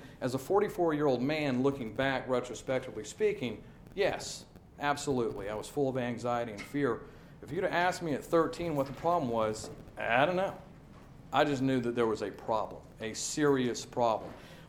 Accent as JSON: {"language": "English", "town": "Tuscaloosa", "region": "Alabama", "country": "United States", "tie": "born there", "said": "So I was born in 1971 in Tuscaloosa, Alabama, it was a terrible situation."}